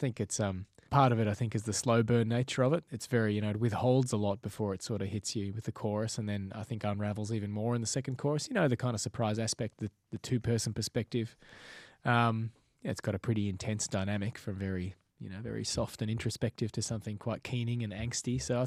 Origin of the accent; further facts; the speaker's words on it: Melbourne, Victoria, Australia; also born or lived in Belgium; I grew up in Australia mostly. My folks went to Australia when I was 2 years old from Belgium, and so I've grown up in the suburbs of Melbourne, Australia, and really an Aussie kid mainly